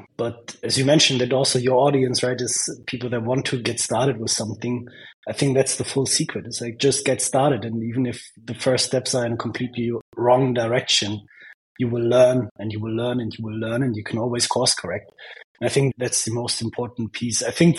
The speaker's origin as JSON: {"language": "English", "country": "Germany", "said": "I'm from Germany, went on a ski trip to Japan and care about the climate."}